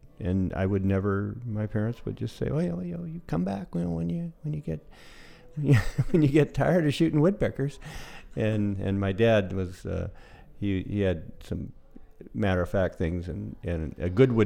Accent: Potter Valley, California, United States; I grew up in Potter Valley and spent my whole life there. I'm 68.

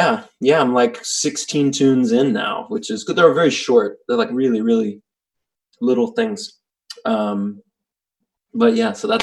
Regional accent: United States; everything feels like a blues instrument to me because I'm American, I guess.

